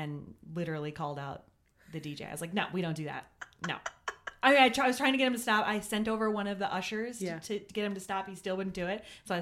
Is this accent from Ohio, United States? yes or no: no; Minnesota, United States; I'm proud Minnesotan.